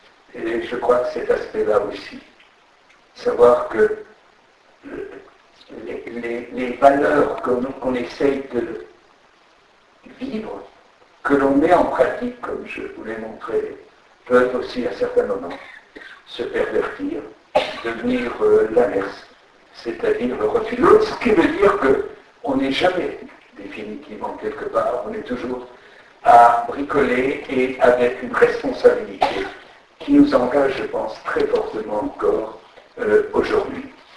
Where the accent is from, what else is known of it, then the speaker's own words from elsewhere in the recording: Strasbourg, Grand Est, France; Je viens de là, je viens de Strasbourg.